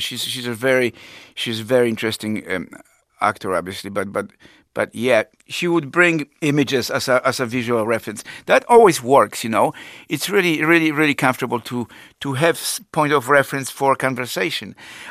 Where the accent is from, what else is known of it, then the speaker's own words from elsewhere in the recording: Poland; he was not aware that I was from Poland.